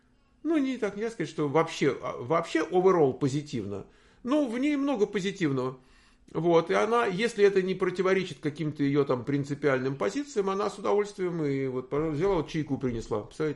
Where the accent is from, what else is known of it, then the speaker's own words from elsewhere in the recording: Moscow, Russia; moved away as an adult; now in United States; Но я из России, да, я когда-то жил в Москве. Там первая половина моей жизни прошла в Москве. В 34 года я уехал, и вот мне сейчас будет в апреле 69, а пока 68.